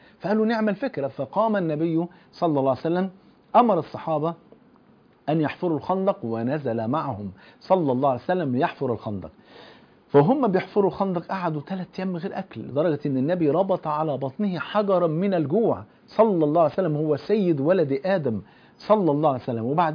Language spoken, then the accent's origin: Arabic; Egypt; موجود في المتحف المصري في ميدان التحرير عندنا في مصر